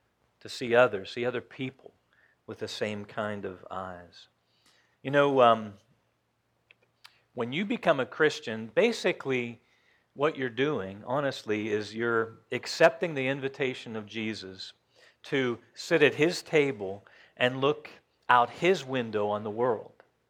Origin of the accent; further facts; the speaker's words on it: Johnstown, Pennsylvania, United States; I remember when we grew up in Johnstown, my dad was always coming to Bedford.